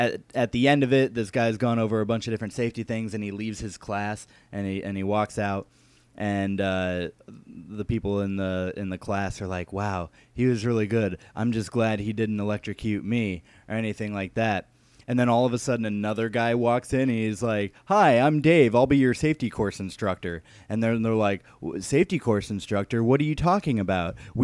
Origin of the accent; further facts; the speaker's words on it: Chicago, Illinois, United States; now in Austin, United States; I am from Chicago before I was in Austin